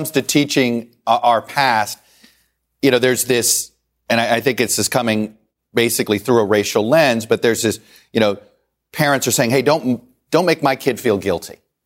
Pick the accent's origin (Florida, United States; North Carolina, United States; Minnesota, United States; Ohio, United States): Florida, United States; Miami; I grew up in Miami, Florida. I didn't get taught about Axe Handle Sunday in Jacksonville.